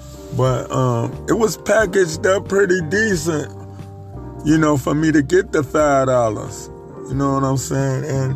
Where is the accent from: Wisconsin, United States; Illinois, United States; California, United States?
Illinois, United States; Chicago; You know, I'm from Chicago. My single was $5. And I sold all of them.